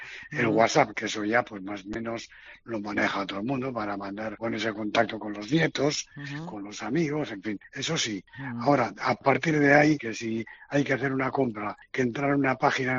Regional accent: Irun, Basque Country, Spain; nació además aquí en Irún, que es de donde soy yo

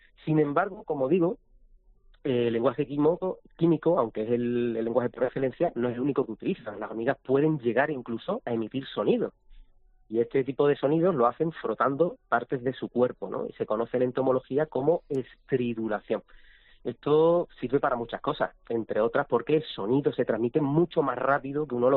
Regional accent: Sanlúcar de Barrameda, Andalusia, Spain; yo soy de Sanlúcar de Barrameda, entonces yo prefiero los langostinos

